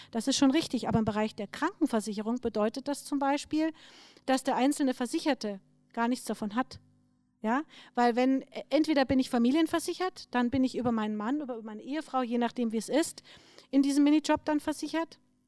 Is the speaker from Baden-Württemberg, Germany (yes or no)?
no; Bavaria, Germany; Ich komme jetzt aus Bayern, aus dem Großraum München.